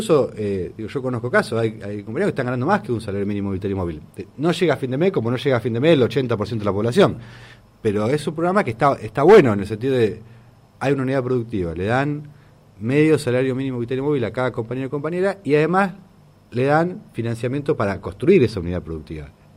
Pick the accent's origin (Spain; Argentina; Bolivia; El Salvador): Argentina; como la Argentina es un país, digamos, tan explosivo desde el punto de vista de la situación política, a veces, como quieren vender, como que somos un país muy europeo, qué sé yo, somos muy tano, digamos, ¿no?